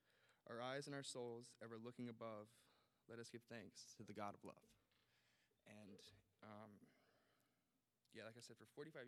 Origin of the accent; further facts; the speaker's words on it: Orlando, Florida, United States; I grew up in Orlando, and I was youngest of five.